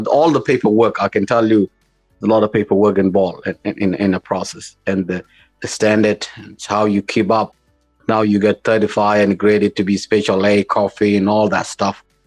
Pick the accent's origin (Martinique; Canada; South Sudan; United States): South Sudan; English is a second language; also born or lived in Ethiopia; I'm originally from South Sudan, which currently I am now.